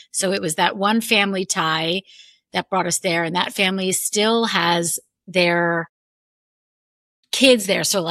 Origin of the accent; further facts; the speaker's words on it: New York, United States; also born or lived in Brookline / Framingham; I was born in Brookline, lived in Framingham until I was three. We moved to New York.